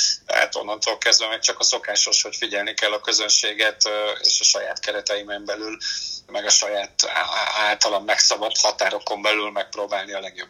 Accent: Pécs, Baranya, Hungary; aztán Pécsen nőttem fel

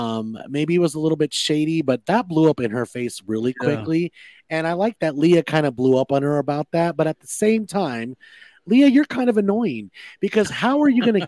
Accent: Miami, Florida, United States; We're from Miami. Like, we like to throw the Spanish in there.

